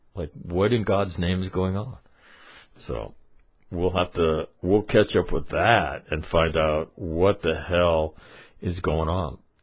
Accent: Glens Falls, New York, United States; 806 miles south of my hometown of Glen Falls, New York.

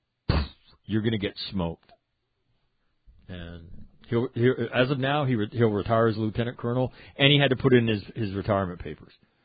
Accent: United States; I'm not even Irish. I'm American. I just felt I should say that for my ancestors.

